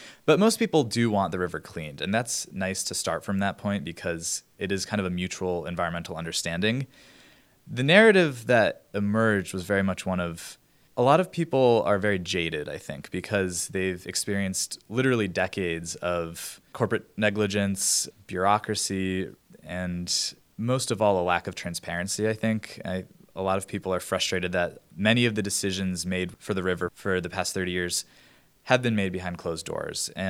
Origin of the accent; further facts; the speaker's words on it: Pittsfield, Massachusetts, United States; I'm from Pittsfield in Lenox. I grew up a half mile from the river, and when I was growing up, I would play in the river, canoe, kayak, sometimes swim in it